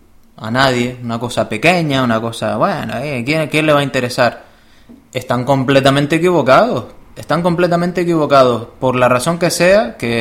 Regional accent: Canary Islands, Spain; por allí por donde yo he ido y he dicho que soy de Canarias

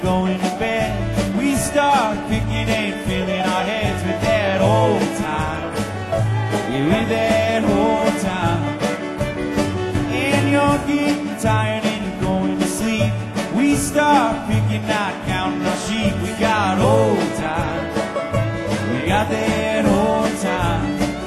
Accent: Scranton, Pennsylvania, United States; We're from Scranton, Pennsylvania. That's where we're from. Yes, sir. A couple of Pennsylvania folks in the house here tonight.

